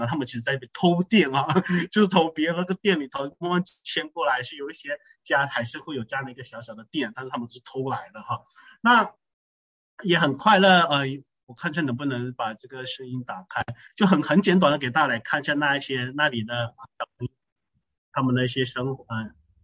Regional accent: Malaysia; 虽然我是在马来西亚长大， 但是我真的没有想到哦，原来马来西亚还有这样子的一个地方

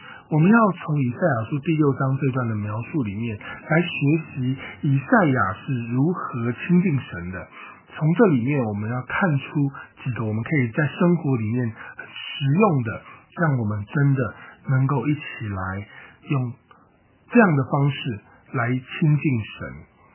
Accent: Taiwan; 我自己在台湾长大，

